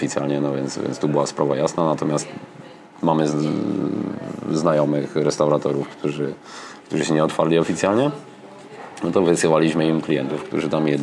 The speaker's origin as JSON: {"language": "Polish", "region": "Silesian Voivodeship", "country": "Poland", "said": "No nie, no ja nie pochodzę z Cieszyna akurat, tak naprawdę, tylko ze Śląska."}